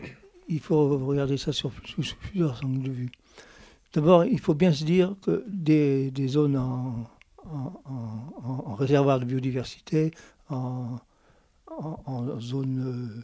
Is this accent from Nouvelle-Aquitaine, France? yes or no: no; Lyon, Auvergne-Rhône-Alpes, France; Moi je suis lyonnais, on allait en Ardèche et surtout en Haute-Loire.